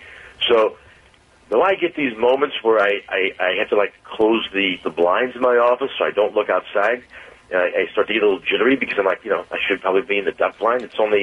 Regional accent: Missouri, United States; Born and raised in North County and proud.

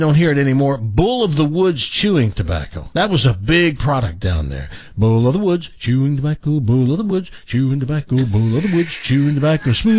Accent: Savannah, Tennessee, United States; also born or lived in Humboldt; Born in Humboldt, lived there till I was 7 and moved to another nothing town, Savannah, Tennessee, and lived there till I was 15.

